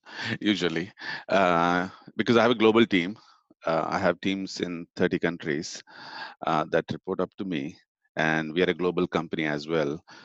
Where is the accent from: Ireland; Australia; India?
India; Chennai, Tamil Nadu; moved away as an adult; now in United States; I grew up in India in a town called, or a city called Chennai.